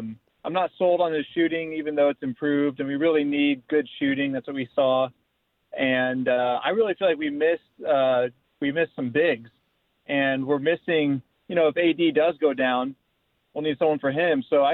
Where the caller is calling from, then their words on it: California, United States; From Orange County.